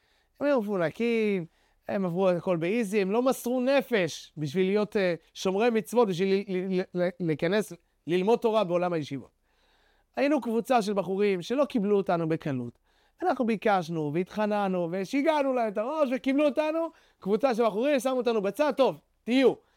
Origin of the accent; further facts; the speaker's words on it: United States; אבל שוב, אנחנו היינו אמריקאים, אנחנו היינו עקשנים, היינו מעצבנים